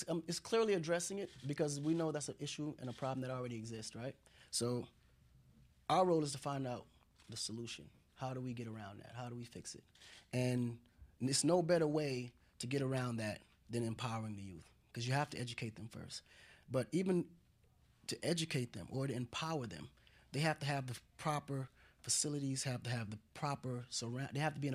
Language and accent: English; Kola, Dakar, Senegal; I was raised in Senegal. A part of Senegal called Kola, which is a rural area of Dakar. And, you know, I was one of those barefooted kids you see playing soccer, you know, toting well water.